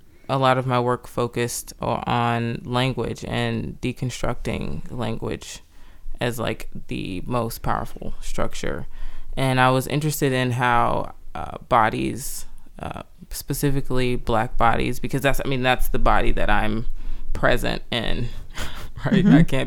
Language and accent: English; Oakland, California, United States; I was born in Berkeley, grew up in Oakland.